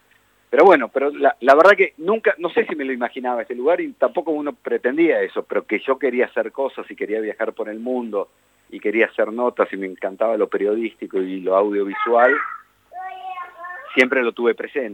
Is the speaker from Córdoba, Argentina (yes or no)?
no; Neuquén, Argentina; No, porque yo soy neuquino y había otro neuquino ahí en el programa